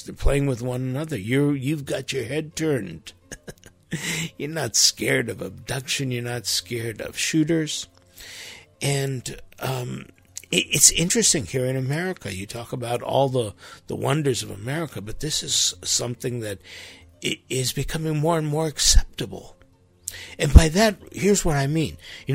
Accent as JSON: {"language": "English", "town": "Los Angeles", "region": "California", "country": "United States", "tie": "born or raised there", "said": "You know, we grew up in Los Angeles, big city."}